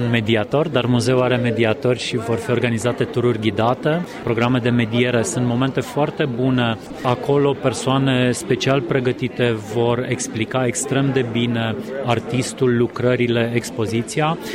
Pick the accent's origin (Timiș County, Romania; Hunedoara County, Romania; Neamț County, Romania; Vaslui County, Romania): Timiș County, Romania; Timișoara; sunt foarte mândru că sunt timișorean